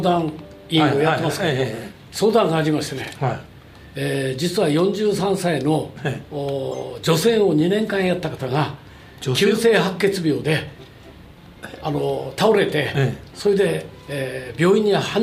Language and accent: Japanese; Date District, Fukushima, Japan; そこの出身で